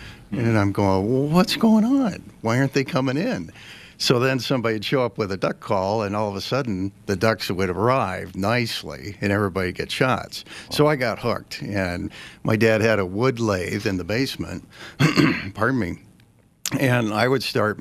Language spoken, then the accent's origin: English; Des Moines, Iowa, United States; I grew up in Des Moines, Iowa